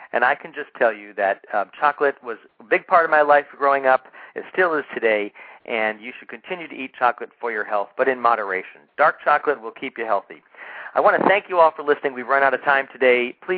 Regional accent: New England, United States; at that time, growing up in New England, my grandmother, great-grandmother, we'd go to the Fannie Farmer candy shop

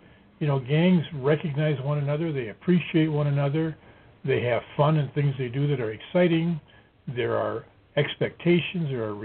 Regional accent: Minneapolis, Minnesota, United States; When I grew up in North Minneapolis, I'll tell you, cops that worked those areas, we knew them.

